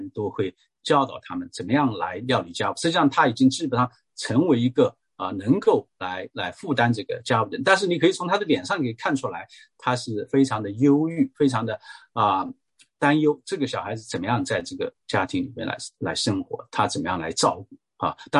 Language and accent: Chinese; China; 而且我们中国人哈，那个现在当然那个政府反对这个那个过圣诞节